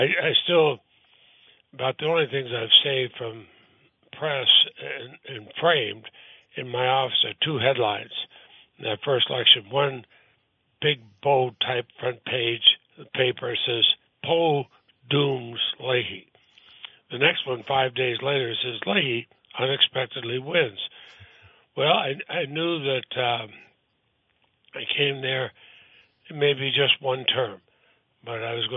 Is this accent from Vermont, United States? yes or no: yes; Montpelier, Vermont, United States; I grew up in Montpelier, and I picked the room in the State House.